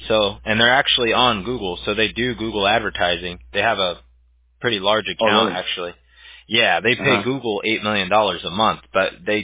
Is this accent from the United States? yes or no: yes; Huntington Beach, California, United States; I grew up in Huntington Beach, actually, originally, and then I moved to Newport Beach